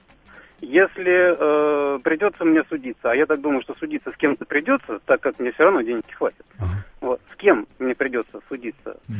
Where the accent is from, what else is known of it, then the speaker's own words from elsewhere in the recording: Moscow, Russia; да, я из Москвы.